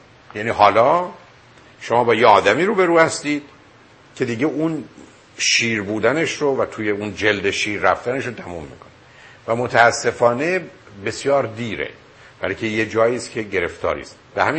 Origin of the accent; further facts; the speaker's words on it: Iran; ببین ما ایرانیام